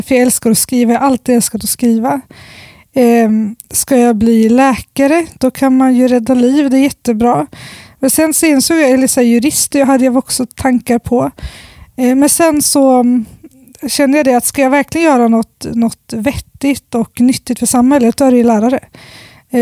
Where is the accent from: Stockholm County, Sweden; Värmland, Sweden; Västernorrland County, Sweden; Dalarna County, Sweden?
Västernorrland County, Sweden; Sundsvall; born there; also born or lived in Kärsjö; Jag är född i Sundsvall som ligger i södra Norrland. Och sen har vi varit också, har vi också ett hus uppe i den by där min pappa är född i norra Ångermanland. Så att jag har ju växlat mellan vad är Kärsjö som är den byn heter och Sundsvall.